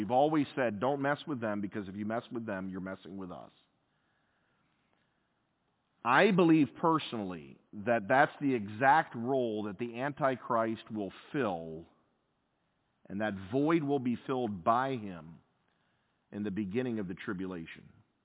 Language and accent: English; United States; because I am an American to the core.